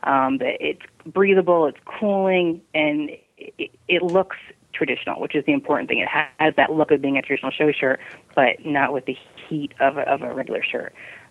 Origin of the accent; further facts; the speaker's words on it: New Jersey, United States; I came from New Jersey, and my boss at Miller's, you know, offered me a job to take over the Midwest. And I don't think I ever left New Jersey before then.